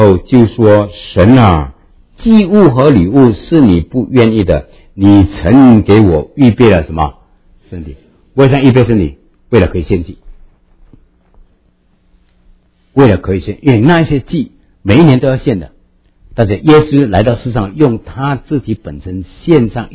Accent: Malaysia; 我从马来西亚来，马来西亚我还以前在马来西亚我负责一间神学院，叫做马来西亚圣经神学院。

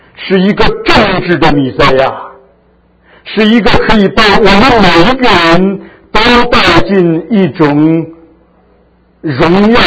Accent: China; 这个我看我们的中国人的这种文化习惯、文化心态，都影响到我们圣经的翻译了。我们中国人总是有一点中庸之道

